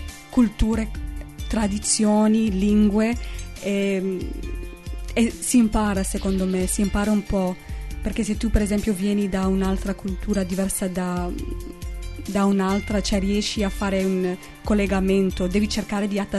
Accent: United States; Italian is a second language; vengo dagli Stati Uniti

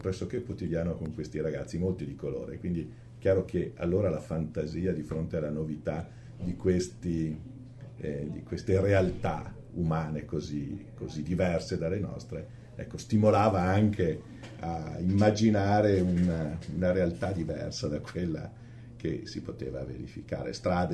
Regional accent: Verona, Veneto, Italy; Io sono nato a Verona il 27 novembre 1953. Ho sempre vissuto a Verona tranne una breve pausa universitaria perché i primi 2 anni di università li ho fatti all'Università di Trieste.

